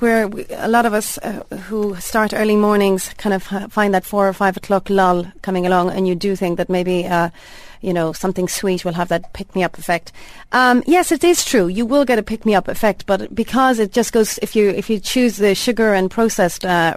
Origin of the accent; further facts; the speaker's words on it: Ireland; being Irish